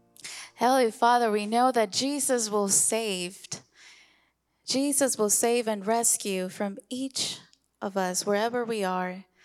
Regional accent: Philippines; We're from the Philippines, so I'm excited for that one too.

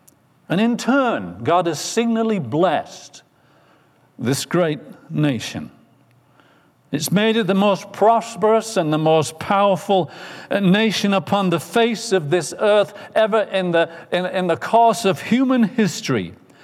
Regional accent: England, United Kingdom; Now, I'm not here as an Englishman telling you that this country is going to be

